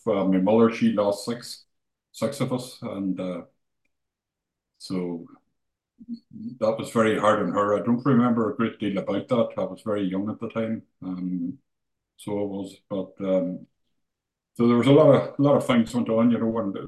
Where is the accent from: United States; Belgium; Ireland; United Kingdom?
Ireland; I grew up here in the northwest of Ireland, and you know, just because I'm from Ireland